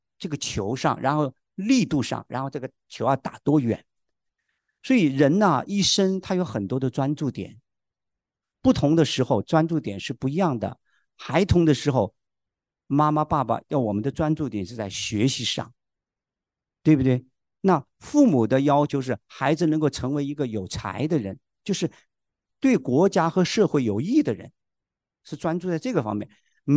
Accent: Hunan, China; 因为我们教会很多都是南方人啊，哎，我是湖南人嘛

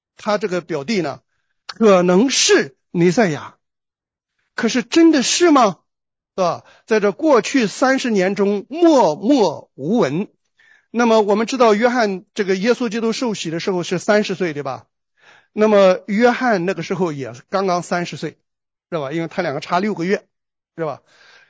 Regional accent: Shandong, China; 我们山东人

